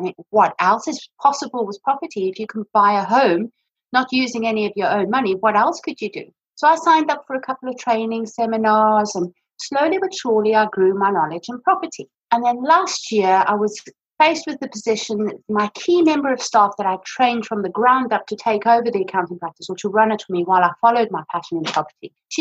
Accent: South Africa; also born or lived in Johannesburg; My parents moved us from Johannesburg in South Africa, you can probably hear from my accent, to a beautiful area in the northeast of South Africa called Zanine, and we moved to a lovely farm with all our family.

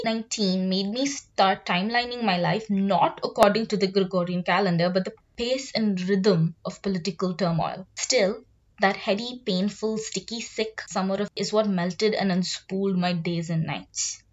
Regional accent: Delhi, India; I grew up in Delhi, so I've also grown up being intensely paranoid about my safety

